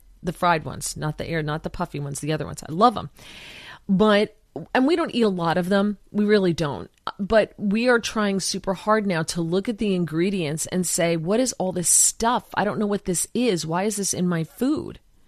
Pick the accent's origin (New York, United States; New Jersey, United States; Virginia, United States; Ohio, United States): New Jersey, United States; I'm born and raised in New Jersey. I drank well water in New Jersey out of a hose.